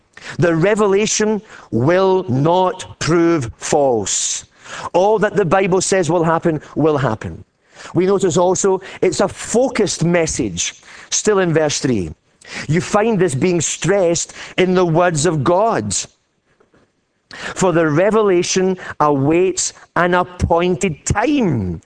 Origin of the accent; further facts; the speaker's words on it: Glasgow, Scotland, United Kingdom; I'm a small prophet, I'm a minor prophet. I'm small. I'm from Glasgow.